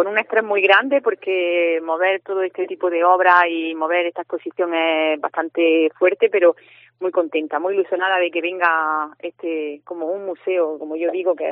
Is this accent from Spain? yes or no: yes; Motril, Andalusia, Spain; yo pensé que primero tenía que venir a Motril, que es mi tierra, como directora adjunta